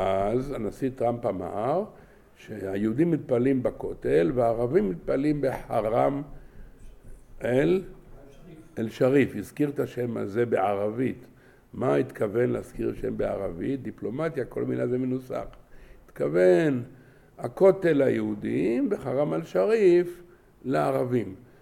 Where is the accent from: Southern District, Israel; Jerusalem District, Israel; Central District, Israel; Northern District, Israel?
Jerusalem District, Israel; Jerusalem; born there; אני הייתי ילד, נולדתי בשכונה שנקראת מושבה יוונית. אבל שם הרחוב היה יהושע בן נון, והשכונה הייתה נקראת שכונה יוונית.